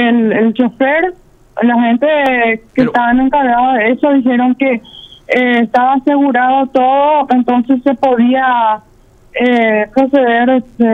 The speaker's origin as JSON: {"language": "Spanish", "town": "Coronel Oviedo", "region": "Caaguazú", "country": "Paraguay", "said": "Sí, yo soy de Oviedo"}